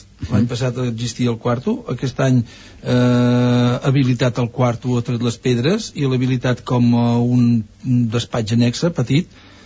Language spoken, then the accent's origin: Catalan; Catalonia, Spain; jo estava molt lluny de casa meva, esclar, jo soc de, com veieu, doncs soc de Catalunya